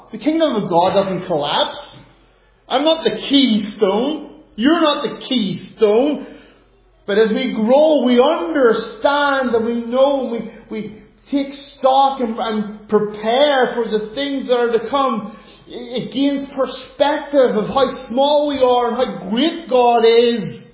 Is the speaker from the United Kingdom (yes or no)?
no; Ireland; I sing with all my heart because I'm an Irishman.